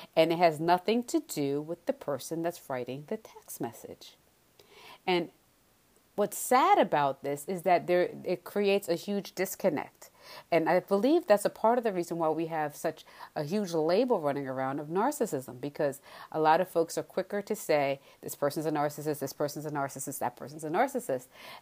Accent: Jamaica; I'm from Jamaica

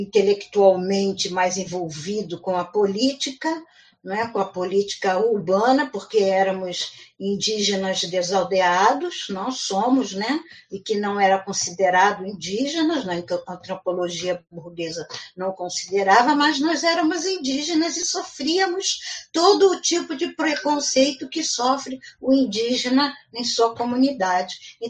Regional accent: Brazil; porque nós brasileiros, a gente esquece que a gente é latino, né?

